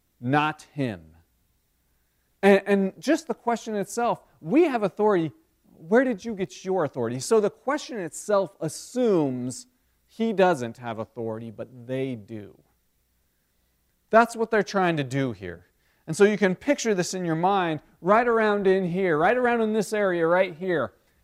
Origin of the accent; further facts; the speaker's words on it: Denver, Colorado, United States; I remember when I grew up in Denver, I was a Broncos fan.